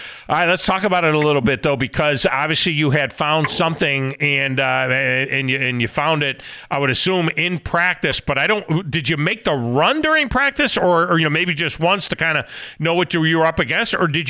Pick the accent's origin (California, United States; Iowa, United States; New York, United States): New York, United States; I grew up on Lake Ontario, so I know how rough Lake Ontario can be